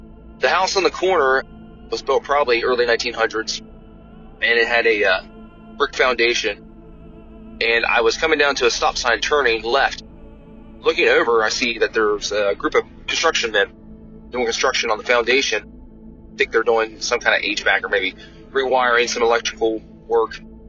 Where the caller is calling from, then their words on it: Ohio, United States; I'm calling from Perry County, Ohio.